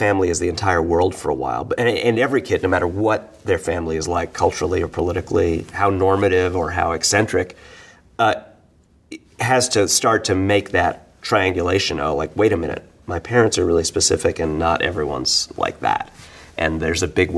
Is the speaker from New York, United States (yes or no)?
yes; New York City, New York, United States; like being a New Yorker, you know, being a bohemian, growing up, you know, well, not religiously Jewish, but in kind of the cultural Jewish stuff of New York